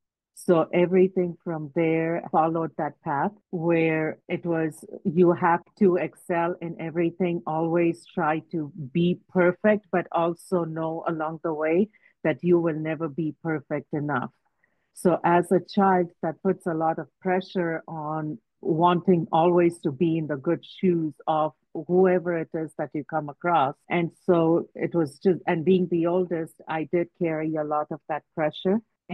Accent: India; So I grew up in India.

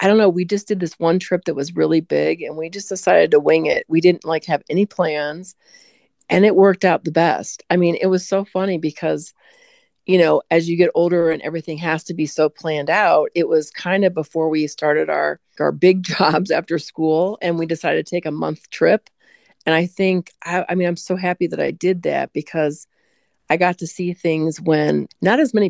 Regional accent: Midwest, United States; since I grew up in the Midwest with so much rain and so much, you know, so much green and trees and everything

